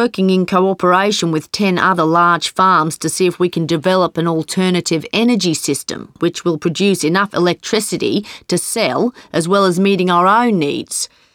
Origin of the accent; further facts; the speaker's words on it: New South Wales, Australia; So, I'm from New South Wales, where over 30% of sheep farming takes place.